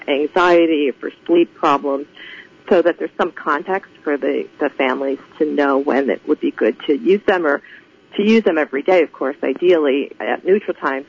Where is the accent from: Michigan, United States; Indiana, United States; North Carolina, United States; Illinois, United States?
Illinois, United States; Chicago; I'm from Chicago.